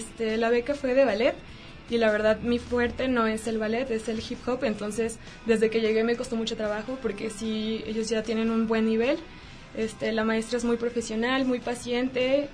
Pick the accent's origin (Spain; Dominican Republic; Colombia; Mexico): Mexico; Xalapa, Veracruz; moved away; Hace aproximadamente 3 años me mudé para acá. Y igual, o sea, me costó mucho trabajo adaptarme porque soy de Jalapa, Veracruz.